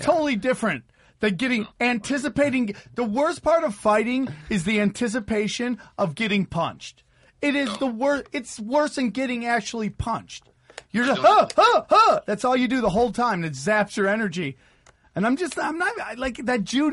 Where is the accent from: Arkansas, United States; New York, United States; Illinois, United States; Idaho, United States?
New York, United States; Upstate New York.